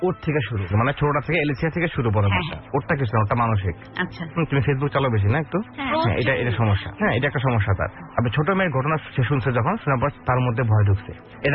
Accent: Bangladesh; আমরা যেমন বাংলাদেশি, আমরা বাংলা কথা বলি, চাইনিজ যদি থাকতাম চাইনিজ কথা বলতাম

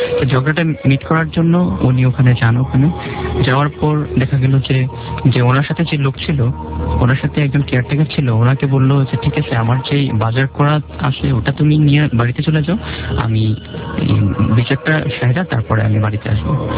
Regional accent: Dhaka, Dhaka Division, Bangladesh; আমি এসেছি পুরান ঢাকা থেকে।

